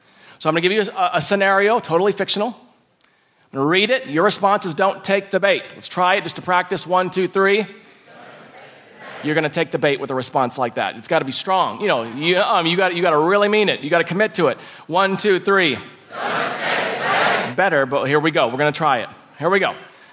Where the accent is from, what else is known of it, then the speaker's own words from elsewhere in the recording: Australia; Someone called me a Kiwi and I'm from Australia.